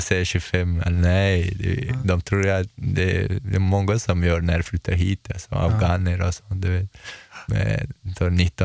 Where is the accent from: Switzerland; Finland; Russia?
Russia; Chechnya; Swedish is a second language; now in Sweden; Ja, jag är från Tjetjenien.